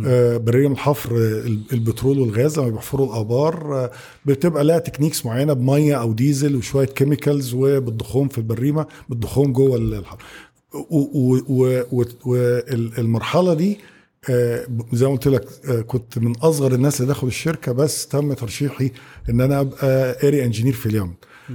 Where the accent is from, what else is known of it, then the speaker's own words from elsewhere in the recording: Kuwait; moved away as an adult; now in Egypt; انا مولود في الكويت كطالب وقعدت لحد ثانويه عامه, جيت مصر بقى المحطه الثانيه طالب في الجامعه كليه هندسه جامعه القاهره قسم عماره.